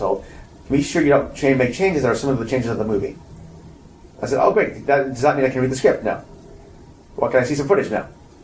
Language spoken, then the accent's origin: English; England, United Kingdom; Just because I'm English